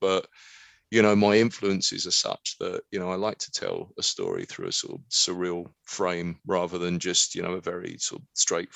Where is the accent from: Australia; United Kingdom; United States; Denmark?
United Kingdom; I think as British filmmakers, we kind of forget that, you know, to people outside the UK, you know, there is something of a novelty to the way we look.